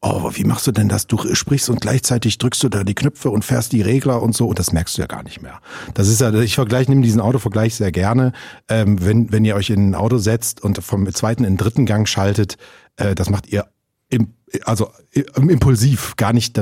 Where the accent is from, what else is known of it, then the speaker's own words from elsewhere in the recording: North Rhine-Westphalia, Germany; born there; also ich bin in NRW geboren